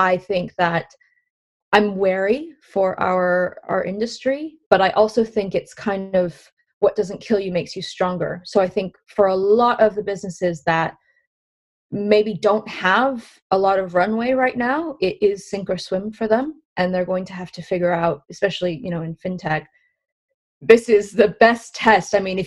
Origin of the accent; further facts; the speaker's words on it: United States; Because I'm actually American